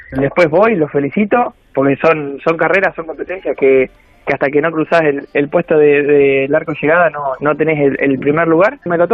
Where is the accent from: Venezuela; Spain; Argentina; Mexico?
Argentina; hasta me llegó allá a Argentina, que pensé que no iba a llegar, hasta llegó a mi pueblo, que es muy chico.